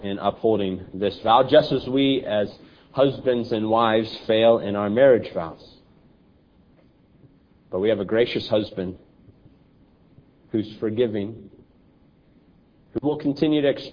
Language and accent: English; Phoenix, Arizona, United States; And I grew up in Phoenix watching the Phoenix Suns, so I pay a little bit of attention to the Suns.